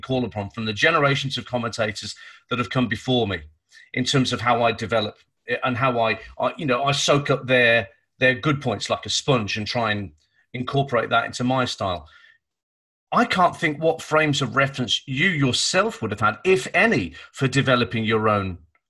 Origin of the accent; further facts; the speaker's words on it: Birmingham, West Midlands, United Kingdom; He was the voice of my youth in the Midlands, growing up in Birmingham.